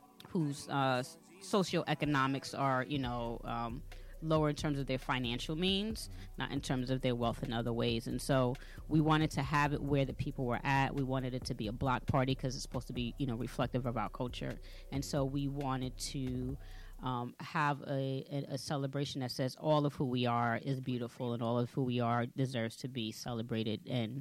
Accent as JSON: {"language": "English", "town": "New York City", "region": "New York", "country": "United States", "tie": "born or raised there", "also_born_or_lived": "Hempstead / Staten Island / the Bronx"}